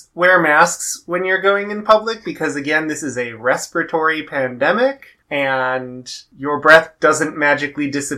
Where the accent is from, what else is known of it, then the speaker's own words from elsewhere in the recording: Midwest, United States; Listen, I'm from the Midwest, which is full of milk-fed beauties, and we are gargantuan.